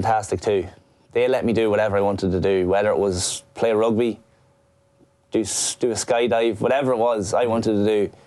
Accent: Dundalk, County Louth, Ireland

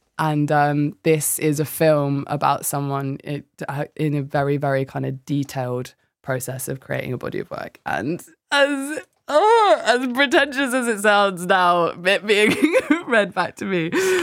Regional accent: Cork, Munster, Ireland; born there; moved away; So I'm Irish. We were born in Cork, moved over. My dad and my mum are both, my mum's Passage West, my dad's North Cork.

